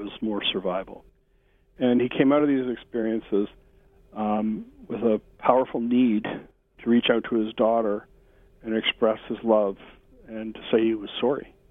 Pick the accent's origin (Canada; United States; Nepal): Canada; because we're Canadian, and we'd go fishing up north every year